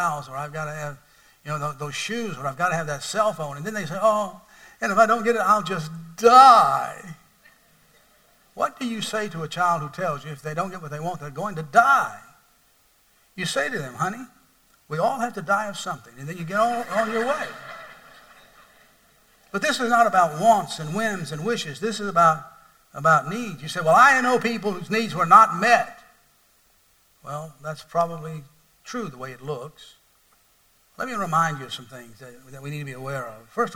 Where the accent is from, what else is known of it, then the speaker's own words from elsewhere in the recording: Deep South, United States; I grew up in the Deep South in a rural environment.